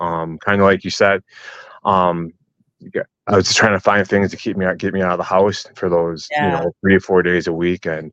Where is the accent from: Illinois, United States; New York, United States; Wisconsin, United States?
Wisconsin, United States; Madison; I grew up in Madison. Now my wife is from the Green Bay area. So we moved up here after we got married.